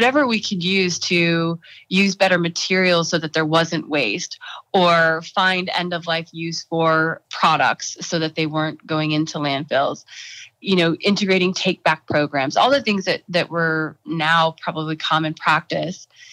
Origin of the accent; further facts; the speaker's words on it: Montana, United States; I'm a fifth generation Montanan. I grew up in Montana. I spent my childhood summers on my grandmother's cattle ranch outside of Bozeman.